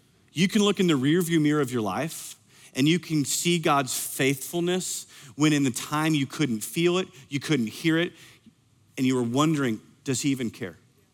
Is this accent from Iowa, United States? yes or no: yes; Iowa, United States; I grew up in Iowa. I don't know lions.